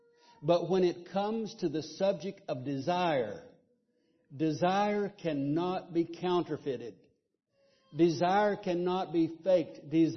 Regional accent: Alabama, United States; I come from Alabama. I come from the country, and we talk about a calf yearning for the mother cow, yearning for it.

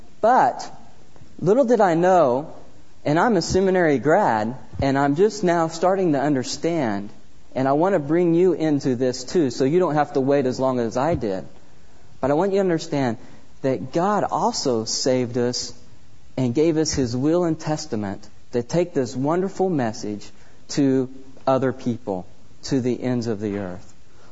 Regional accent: Oklahoma, United States; I'm from Oklahoma, and I tell you right now, if I was standing right here by a farmer of Oklahoma and saying, look at the field

